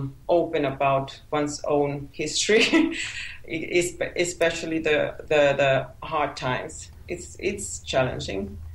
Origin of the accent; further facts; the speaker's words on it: Finland; first language Finnish; English is a second language; I think it will be in Finnish, my mother tongue, next.